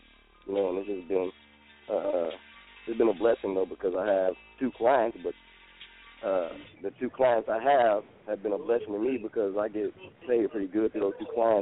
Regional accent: Wichita, Kansas, United States; also born or lived in Tennessee; I'm from Wichita, Kansas, but I was raised in the South as well, like east part of Tennessee. So I'm back and forth.

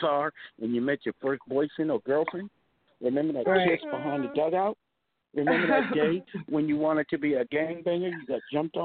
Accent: United States; But remember, we've been, as an American, we've been through a lot more worse, and we've always bounced back stronger and better than ever.

